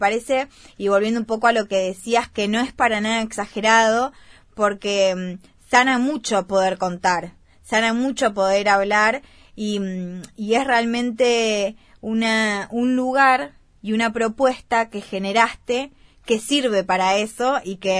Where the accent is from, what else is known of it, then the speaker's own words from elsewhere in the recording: Argentina; como argentina y como mujer